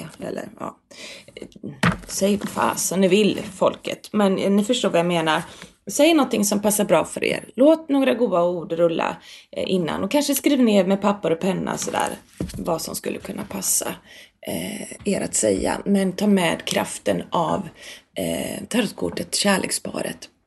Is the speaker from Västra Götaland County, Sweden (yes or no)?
yes; Björlanda, Västra Götaland County, Sweden; Vi har en privat ö där jag växte upp ute i Björlanda